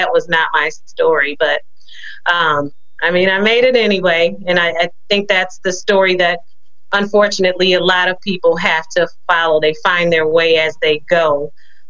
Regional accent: Peoria, Illinois, United States; Yes, sir, I am. I'm born and raised in Peoria. I went to Peoria Public Schools my entire life, Peoria District 150. This is my home.

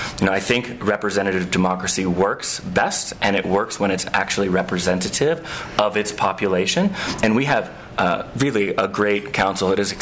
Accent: Chicago, Illinois, United States; I was born and raised in Chicago.

